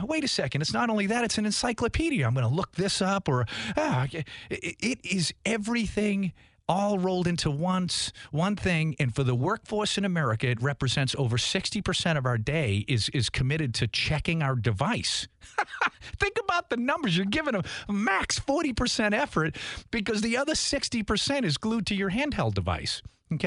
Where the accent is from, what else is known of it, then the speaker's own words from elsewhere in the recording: Tewksbury, Massachusetts, United States; the best compliment you could give anybody where I grew up in Tewksbury, Massachusetts was that, Peter. He's a hard worker.